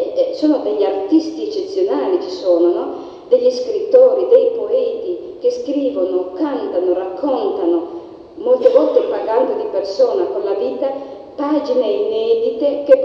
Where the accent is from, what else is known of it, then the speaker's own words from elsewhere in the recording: Eritrea; Io sono eritrea, no?